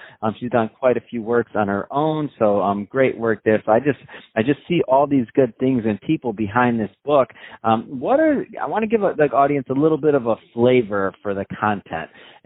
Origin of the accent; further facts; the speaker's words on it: Michigan, United States; I'm from Michigan, and I still remember seeing him.